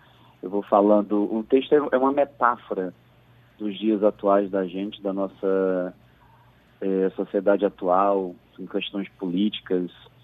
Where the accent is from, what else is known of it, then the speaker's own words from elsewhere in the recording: Campina Grande, Paraíba, Brazil; now in Rio de Janeiro, Brazil; Eu sou nordestino, da Paraíba, lá de Campina Grande. E vim para o Rio para fazer artes cênicas. Daí fiquei pelo Rio de Janeiro